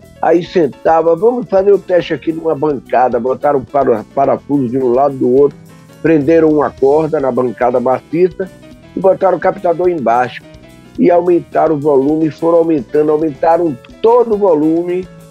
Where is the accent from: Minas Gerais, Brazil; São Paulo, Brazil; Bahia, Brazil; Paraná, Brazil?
Bahia, Brazil; cantou, que foi logo depois da guerra, na minha terra, Bahia